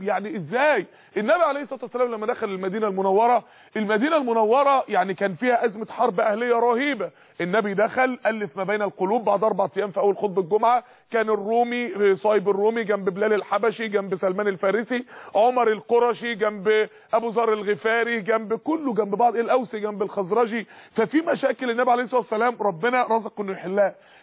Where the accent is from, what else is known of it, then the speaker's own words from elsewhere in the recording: Egypt; اعلى نسبه معدل فشل كلوي في العالم كله عندنا في مصر هنا